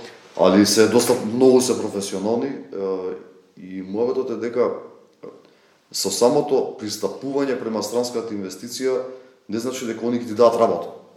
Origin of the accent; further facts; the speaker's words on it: Skopje, Skopje Statistical Region, North Macedonia; Јас сум од Скопје, менталитетот се смени со тоа што женските од Скопје се екстремно поамбициозни од машките.